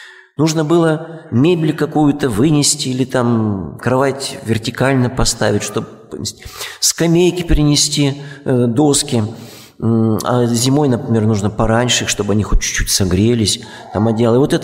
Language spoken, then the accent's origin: Russian; Far East, Russia; also born or lived in Moldova; потом мы переехали в Молдавию с Дальнего Востока